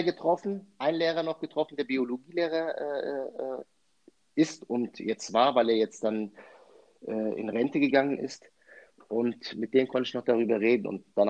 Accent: Raunheim, Hesse, Germany; bin ich wieder zu meinem Heimatort Raunheim gezogen, ja. Habe mir da was gekauft

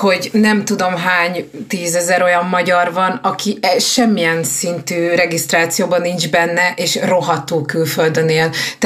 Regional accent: Szabolcs-Szatmár-Bereg, Hungary; de a statisztika szerint én nem egy külföldön élő magyar vagyok, hanem egy Záhonyban élő szabolcsi állampolgár

